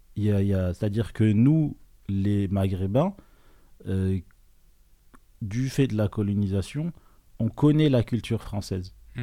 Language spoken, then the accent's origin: French; Tunisia; born there; Moi, je suis né en Tunisie.